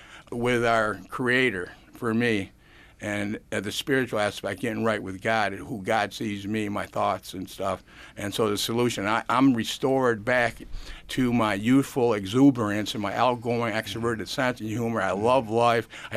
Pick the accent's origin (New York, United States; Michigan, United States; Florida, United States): New York, United States; Canandaigua; I grew up in Canandaigua. That's where it all started for me in childhood.